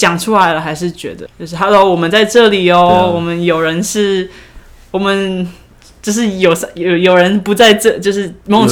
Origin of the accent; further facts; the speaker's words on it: Taiwan; 我在现场我自己身为台湾人的那一种这个身份好像是不存在的